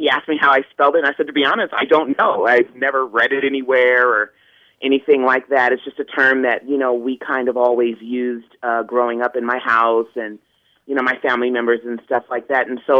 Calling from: Los Angeles, California, United States; I'm actually calling from Los Angeles, but I live in Chula Vista, California.

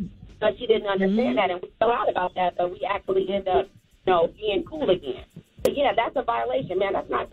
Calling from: Chicago, Illinois, United States; I'm calling from Chicago, so I have this question for you all.

